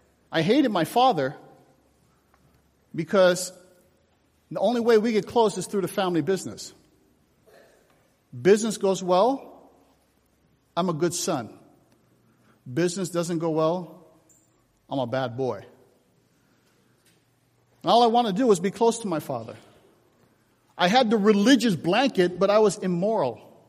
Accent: Palos Verdes, California, United States; I was brought up in Los Angeles, an area called Palos Verdes, Rolling Hills. It's a very affluent area.

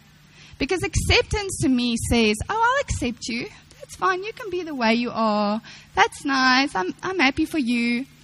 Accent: South Africa; being a South African, I can speak on this, not necessarily a Cape Townian

